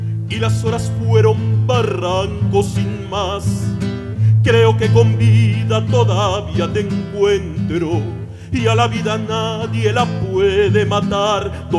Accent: Oaxaca, Mexico; Vengo del Ñu Sabi, allá en el estado de Oaxaca.

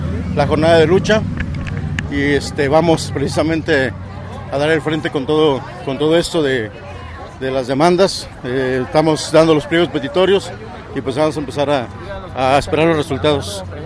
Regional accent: Michoacán, Mexico; Exactamente, venimos del estado de Michoacán.

